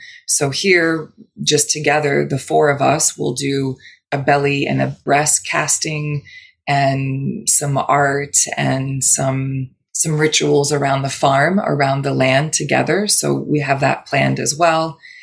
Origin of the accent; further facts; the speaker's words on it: United States; as an American, I just assumed is going to be like a 6 to 15 minute quick visit.